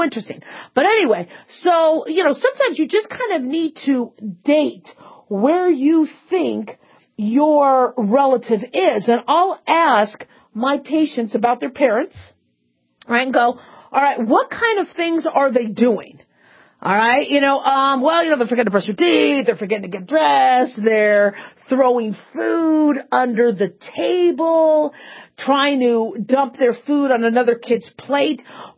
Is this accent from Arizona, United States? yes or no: yes; Phoenix, Arizona, United States; Chandler, if I remember, because I grew up in Phoenix, I think Chandler is to the south.